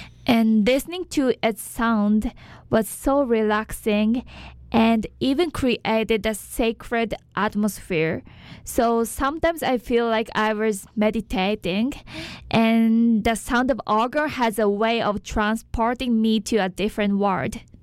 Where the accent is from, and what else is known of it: Japan